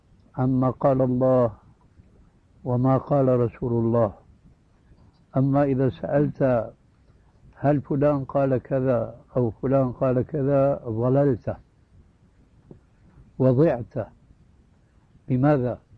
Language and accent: Arabic; Syria; وهو يجعلها كما يقول العامة عندنا في سوريا خير الذقون